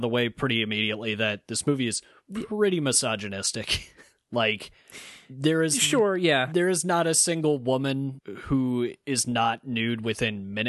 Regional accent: Midwest, United States; I don't know French. I'm just a Midwesterner.

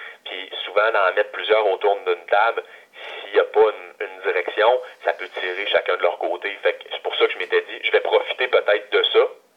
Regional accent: Quebec City, Quebec, Canada; now in Montreal, Canada; j'enlève absolument rien à Québec, là. Ça reste ma ville natale

